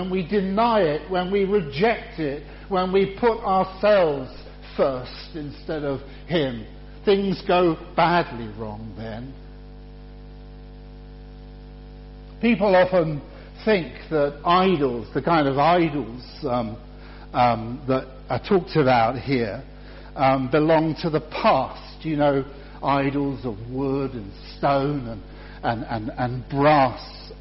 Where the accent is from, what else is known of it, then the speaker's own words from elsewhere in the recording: Poole, South West England, United Kingdom; we were living then in Poole in Dorset, which is my hometown.